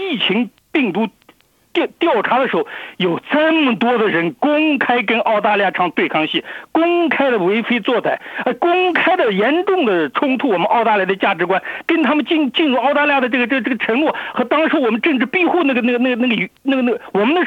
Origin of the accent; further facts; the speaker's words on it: China; now in Australia; 我们澳大利亚可以，我们是大陆出来的，也是我也是四十千之一